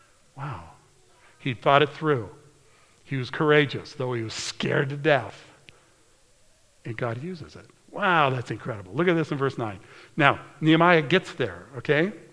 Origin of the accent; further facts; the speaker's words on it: United States; But as an American, they would let me through.